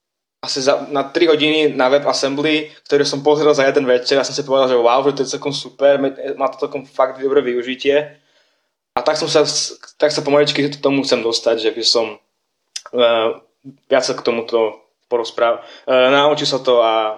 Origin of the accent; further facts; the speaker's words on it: Komárany, Prešov Region, Slovakia; now in Brno, Czechia; mám 20 rokov a pochádzam z dedinky na východe Slovenska, Komarany. Vyštudoval som strednú v Prešove a teraz aktuálne študujem vysokú v Brne na Masarykovej univerzite.